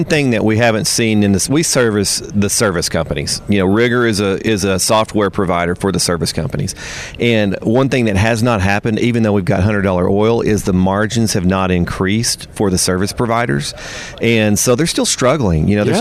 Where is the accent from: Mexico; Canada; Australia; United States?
United States; Midland, Texas; now in Houston, United States; Yeah, I'm in Houston. I'm actually from Midland, though.